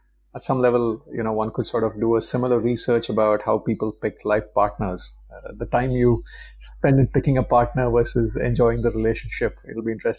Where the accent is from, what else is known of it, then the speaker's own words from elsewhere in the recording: India; Growing up in India